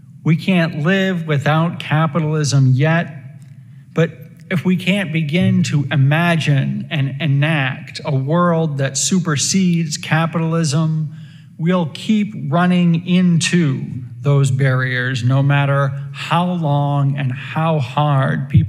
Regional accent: Maine, United States; I remember as a teenager growing up in Central Maine in the 90s, attending church alongside a longtime local LGBT activist

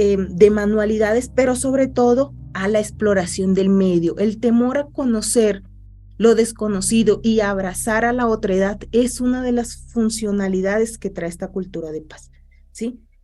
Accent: Colombia; now in Mexico; yo vengo de Colombia y migré a México, ¿sí? Me vine caminando y vi y hice toda esta travesía

